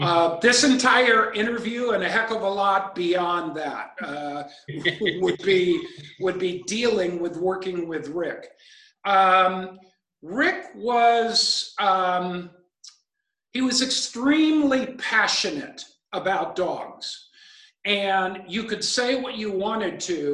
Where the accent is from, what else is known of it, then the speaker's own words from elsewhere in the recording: Kansas City, United States; I grew up in Kansas City.